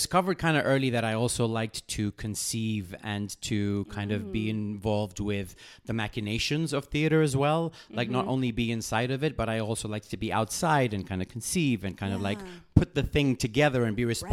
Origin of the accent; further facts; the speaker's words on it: Kenya; So growing up in Kenya, most of the theater that we saw was like skits in school and like traditional dances.